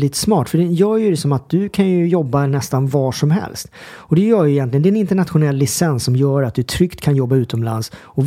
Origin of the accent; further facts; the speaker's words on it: Sweden; det har jag faktiskt varit hemma i Sverige